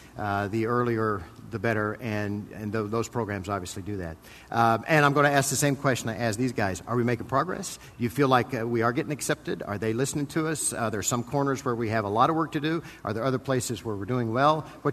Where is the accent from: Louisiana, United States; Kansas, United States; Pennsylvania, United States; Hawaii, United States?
Kansas, United States; I still stay in touch with my home chapter back in Kansas. And did I mention I was from Kansas? Did I mention that?